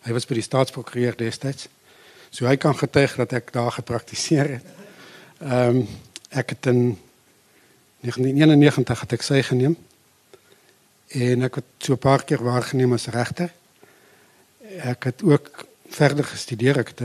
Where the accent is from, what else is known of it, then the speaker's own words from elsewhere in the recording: Potgietersrus, Limpopo, South Africa; sien ek nou die plek daar waar my ma gebore is en waar ek as 'n kind in die bos rondgeloop het. Dis waar ek vandaan kom. Ek het op Potgietersrus skool gegaan.